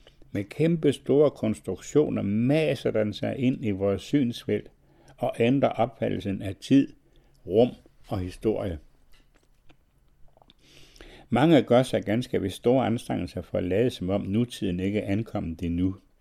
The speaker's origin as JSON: {"language": "Danish", "town": "Hemmet", "region": "Central Denmark Region", "country": "Denmark", "tie": "born or raised there", "said": "når jeg tænker på min barndoms egen, på Tamkær og hele den del af Hemmet sogn, hvor jeg voksede op"}